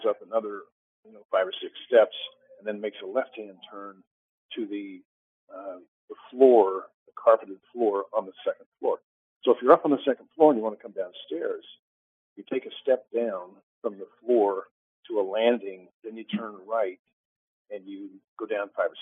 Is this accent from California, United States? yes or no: no; Orem, Utah, United States; the Charlie Kirk assassination, which happened in my hometown, in Orem, Utah, at Utah Valley University.